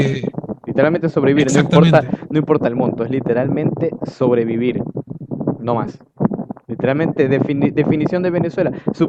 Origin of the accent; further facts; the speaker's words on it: Ecuador; los que somos ecuatorianos, que me imagino la gran mayoría de los que están en el directo son de Ecuador